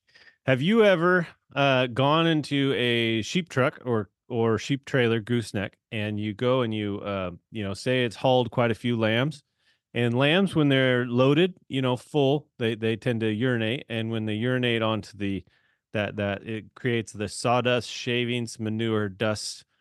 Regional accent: Ireland; because I sweat a lot and because I'm Irish.

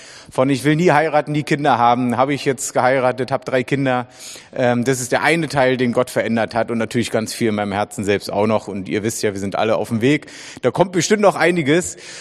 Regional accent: Berlin, Germany; ich bin ein echter Berliner, echter Ur-Berliner sogar und sogar Ost-Berliner.

